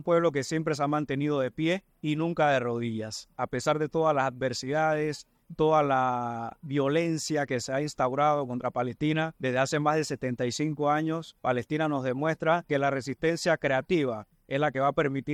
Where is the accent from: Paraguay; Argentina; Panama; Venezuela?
Panama; Como panameño, creo que la consigna una sola bandera, un solo territorio, para mí representa